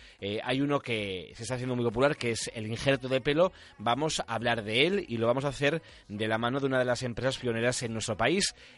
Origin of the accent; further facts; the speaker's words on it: Spain; los españoles somos, atención, los europeos a quienes más nos preocupa la caída del cabello